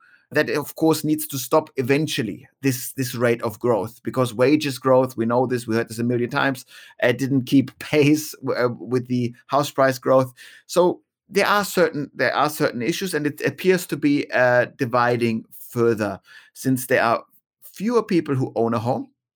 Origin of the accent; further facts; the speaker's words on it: Munich, Bavaria, Germany; I'm pointing to my hometown of Munich in Germany that got the Olympics in the 70s.